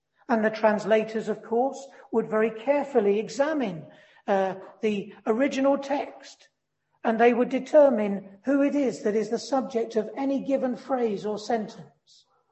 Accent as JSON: {"language": "English", "region": "South East England", "country": "United Kingdom", "tie": "born or raised there", "said": "around where I was brought up in Sussex from time to time."}